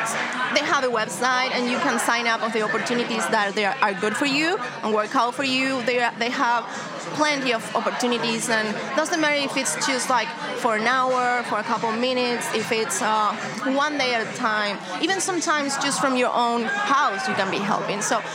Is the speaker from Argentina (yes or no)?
yes; Argentina; I'm from Argentina. I'm far away from home.